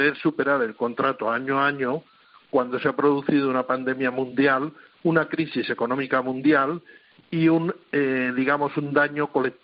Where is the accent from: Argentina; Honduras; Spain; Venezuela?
Spain; Castile; como yo soy castellano y me gusta hablar bastante claro